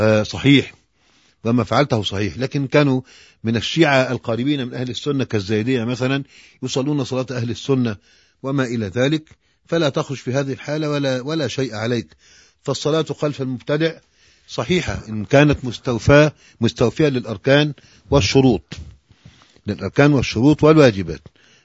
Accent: Egypt; الطرقات عندنا في مصر صارت ممتلئة بالسيارات الجديدة

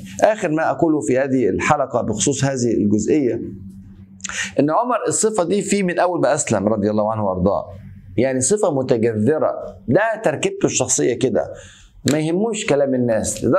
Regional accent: Egypt

